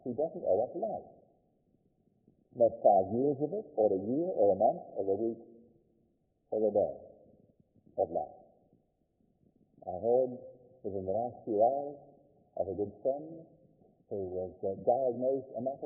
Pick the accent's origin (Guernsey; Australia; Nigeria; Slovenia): Guernsey; born there; as I was born in Guernsey